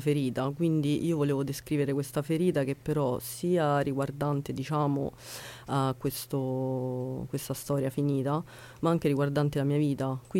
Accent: Colleferro, Lazio, Italy; Allora, io in realtà sono di Colleferro.

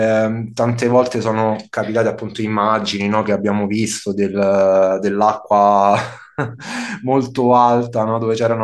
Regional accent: Rome, Lazio, Italy; io adesso non vivo più a Roma, però sono di Roma e lavoro appunto con Radio Città Aperta, una radio di Roma, ho vissuto tantissimo, 28 anni là

